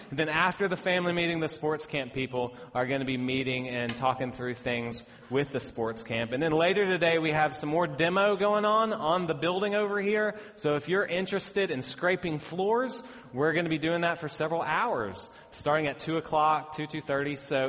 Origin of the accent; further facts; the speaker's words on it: Bristol, United States; I grew up in Bristol, and Bristol has a speedway